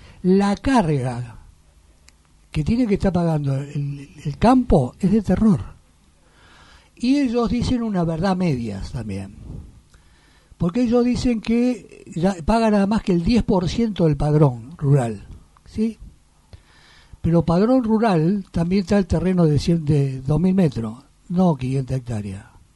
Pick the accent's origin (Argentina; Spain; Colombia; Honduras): Argentina; San Martín, Buenos Aires Province; Un invitado que es de San Martín, mi tierra.